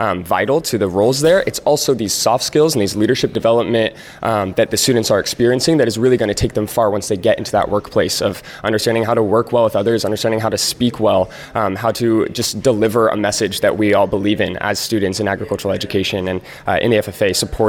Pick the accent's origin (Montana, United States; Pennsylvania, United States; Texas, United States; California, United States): California, United States; San Luis Obispo; I come from San Luis Obispo, California, which isn't the most rural area.